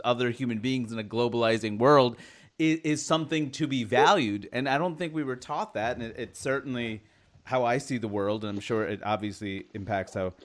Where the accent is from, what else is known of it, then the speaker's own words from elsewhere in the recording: Queens, New York, United States; From Queens, so I know you're right.